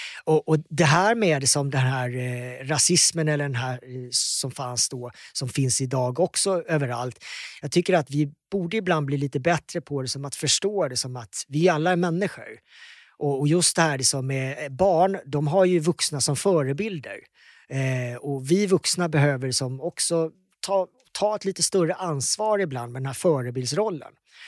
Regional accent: Karlshamn, Blekinge, Sweden; jag växte upp i Karlshamn, en liten stad nere i södra Sverige. Och vi var inte jättemånga som såg annorlunda ut.

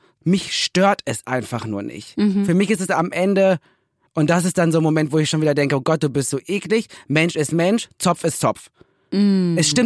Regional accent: North Rhine-Westphalia, Germany; born there; Ich bin im Ruhrgebiet geboren. Meine Geschichte beginnt dort.

